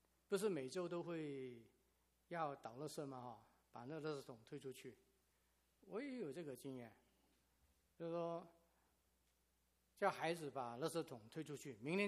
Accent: Hong Kong; 我在香港长大，香港那时候呢就可以派报纸

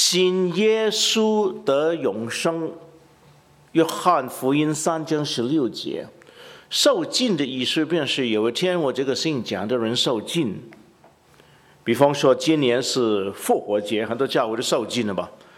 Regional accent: Guangdong, China; 尤其是我们广东人这两个字很难倒，我们一个是 SI， 一个是 XI

